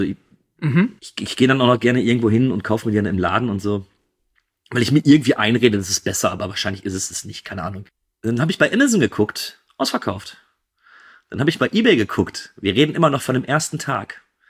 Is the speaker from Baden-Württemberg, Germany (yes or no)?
no; North Rhine-Westphalia, Germany; ich komme aus dem Ruhrgebiet